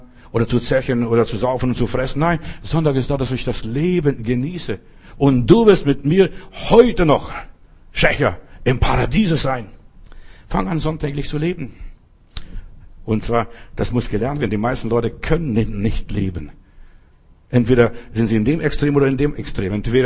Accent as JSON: {"language": "German", "region": "Bavaria", "country": "Germany", "tie": "born or raised there", "said": "Ich bin in Bayern groß geworden."}